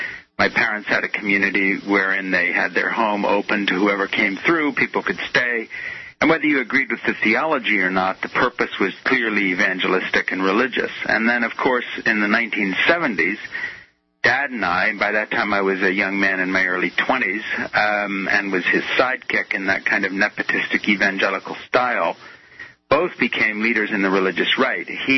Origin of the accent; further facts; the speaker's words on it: Switzerland; I was born in Switzerland to … who became an evangelical leader. He was an American missionary who had gone over to Europe just after the Second World War. And that's where I grew up, in a little fundamentalist commune called Le Brie Fellowship.